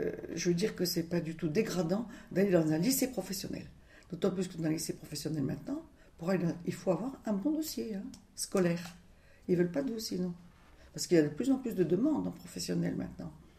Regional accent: Grand Est, France; now in Villeurbanne, France; Pas du tout, je suis Lorraine.

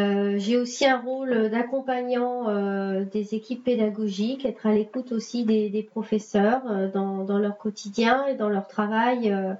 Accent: Île-de-France, France; Je viens de la région parisienne et voilà, j'ai souhaité enseigner

